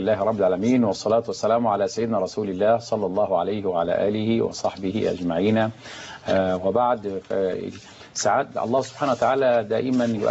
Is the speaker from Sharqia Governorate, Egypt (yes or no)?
no; Tanta, Gharbia, Egypt; انا عندما اذهب الى قريتي في طنطا اجد اناسا كثيرين البسطاء تعلموا كل الدين